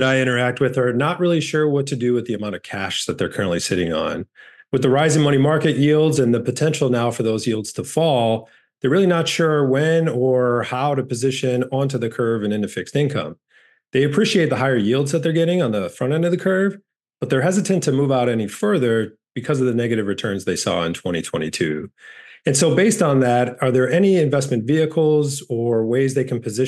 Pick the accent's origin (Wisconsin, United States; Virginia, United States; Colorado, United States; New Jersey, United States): Wisconsin, United States; Milwaukee; He's actually from my hometown, Milwaukee, Wisconsin.